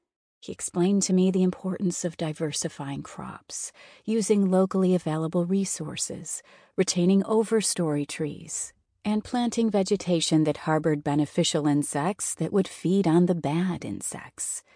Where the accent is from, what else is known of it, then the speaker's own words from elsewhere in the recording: California, United States; I began to wonder about the ways in which the native peoples of my home state, California, had managed wildland resources